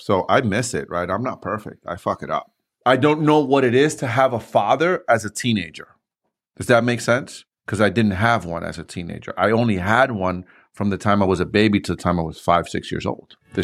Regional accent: New York City, New York, United States; We lived in New York City. I grew up in New York City in the first floor, right?

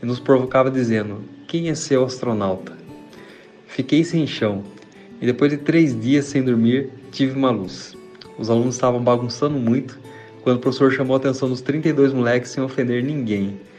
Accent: Iracemápolis, São Paulo, Brazil; tenho 41 anos e sou de Iracemápolis, interior paulista.

